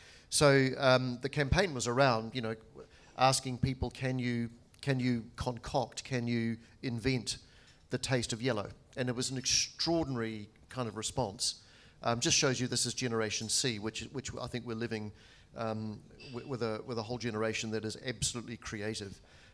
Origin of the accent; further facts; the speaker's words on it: New Zealand; Being a New Zealander